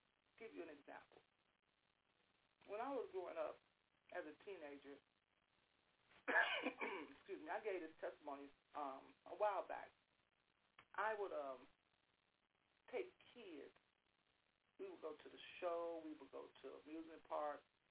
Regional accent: Chicago, Illinois, United States; See, I was born in Englewood, but I was raised up on the west side. So I had so much part of my life on the south side, raised up on the west side.

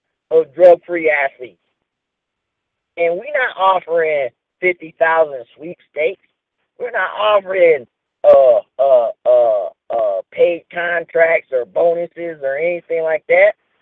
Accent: Midwest, United States; I'm from the Midwest, and we known for work ethic.

